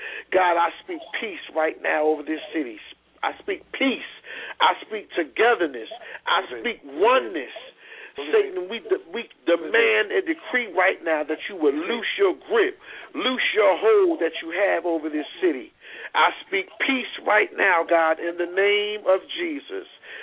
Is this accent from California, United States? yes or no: no; Trenton, New Jersey, United States; right now for the city of Trenton, New Jersey. Lord, this prayer tonight is personal because this is my hometown.